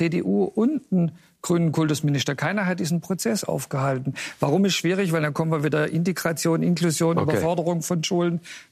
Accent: East Germany, Germany; die Traumregierung, die ich mir wünsche als Ostdeutscher.

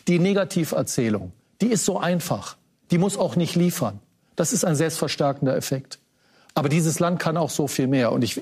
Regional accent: West Germany, Germany; ich komme aus dem Westen

